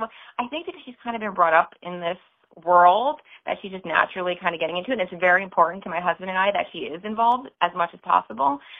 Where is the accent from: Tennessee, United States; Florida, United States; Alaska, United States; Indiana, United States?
Florida, United States; Sarasota; now in St. Petersburg, United States; coming from Sarasota, I came from Sarasota originally to St. Pete